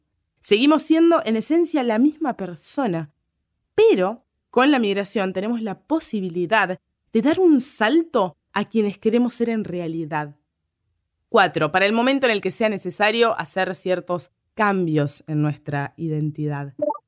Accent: Argentina; now in Spain; tengo mis costumbres argentinas que amo y llevo a todos lados. Tengo mi propio acento y mi propio modo de hablar y de ser.

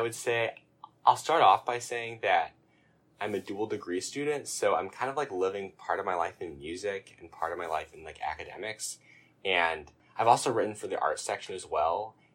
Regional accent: Illinois, United States; now in Oberlin, United States; cause I come from Southern Illinois, and it's kind of similar to where I am now

